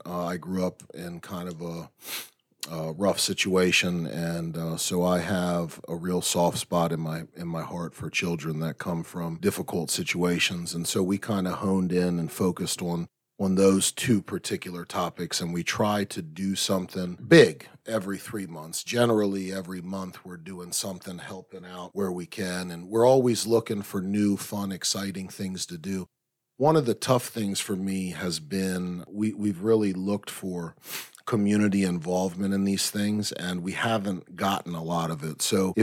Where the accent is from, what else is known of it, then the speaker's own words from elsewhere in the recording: Prince George's County, Maryland, United States; I grew up in PG County. I was raised by my grandmother until I was 12 when she passed away. At that point, I moved in with my uncle, who was a military member, and we moved to Mosco